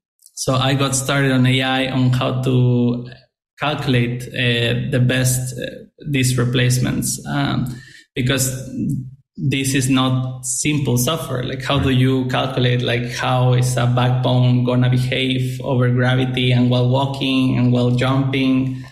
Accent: Mexico; English is a second language; I come from Mexico. So we got the dot-com bubble like 10 years later.

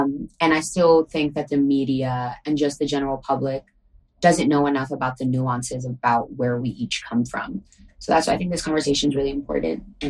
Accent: New York, United States; I'm from New York originally in the Bronx, but that is where my family immigrated to from Dominican Republic.

